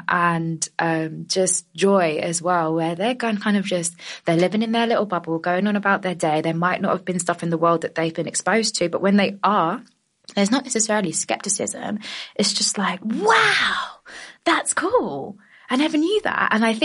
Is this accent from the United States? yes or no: no; London, United Kingdom; I'm a Londoner, don't be silly.